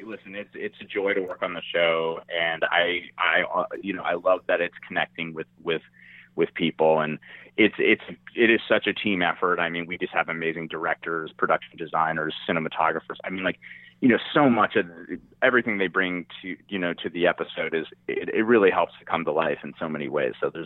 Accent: New York City, New York, United States; I was always that way when I grew up in New York City

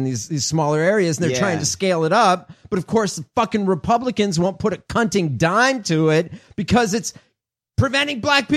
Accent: Illinois, United States; I grew up outside of Chicago.

